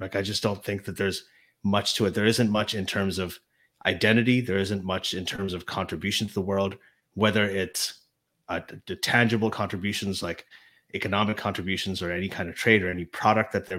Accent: Pakistan; I was born in Pakistan. I grew up there.

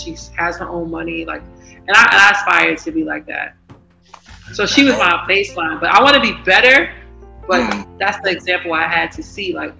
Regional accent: Brooklyn, New York, United States; I am from Red Hook, Brooklyn. I call it a small town, but people just say where our key is at. I'm from Red Hook.

